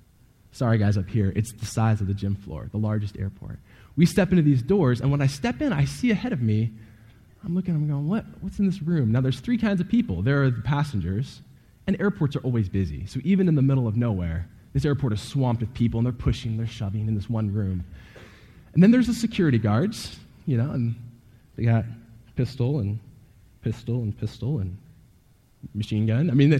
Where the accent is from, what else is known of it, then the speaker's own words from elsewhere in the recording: Portland, Oregon, United States; I'm from Portland, Oregon.